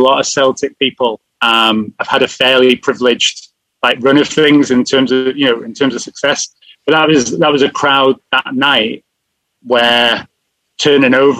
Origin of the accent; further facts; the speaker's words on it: Isle of Man; So growing up on the Isle of Man, there's not many people that are kind of true, Manx kind of grandparents, parents.